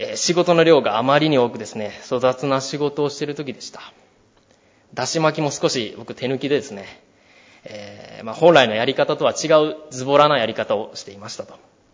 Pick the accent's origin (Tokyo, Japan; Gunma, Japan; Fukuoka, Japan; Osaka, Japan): Osaka, Japan; 私は出身が大阪でありまして、高校は中退しました